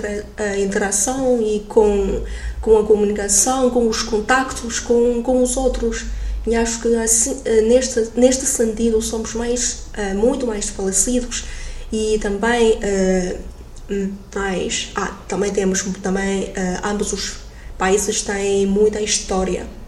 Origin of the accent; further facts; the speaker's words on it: China; Portuguese is a second language; now in Portugal; porque eu sou chinesa